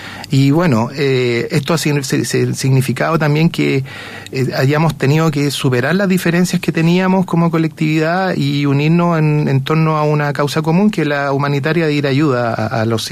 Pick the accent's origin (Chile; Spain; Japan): Chile; Nosotros como chilenos sabemos que es difícil Chile